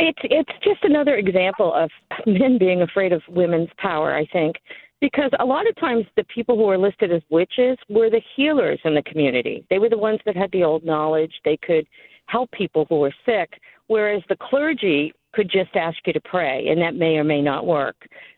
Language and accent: English; Salem, Massachusetts, United States; And we're from the Salem-Danvers area.